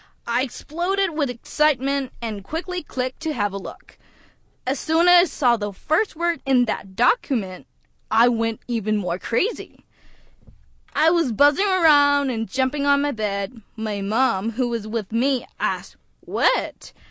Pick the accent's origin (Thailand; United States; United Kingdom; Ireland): Thailand; Bangkok; So, as a young girl growing up in Bangkok, I used to read and collect a Japanese series of comic books